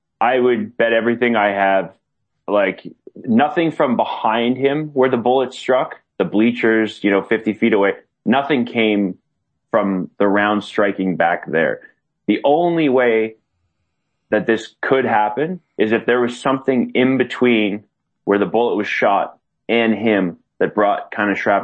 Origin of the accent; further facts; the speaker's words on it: Canada; I'm a Canadian sitting up here just reading about this stuff and watching videos.